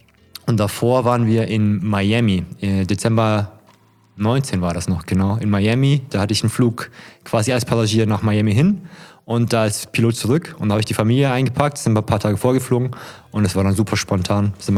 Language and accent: German; Hesse, Germany; Ich habe jetzt eigentlich die letzten Jahre nur in einer Großstadt gelebt und jetzt seit letztem Wochenende komme ich ja aus Hessen, wie gesagt, ja, wohne ich jetzt auf dem Dorf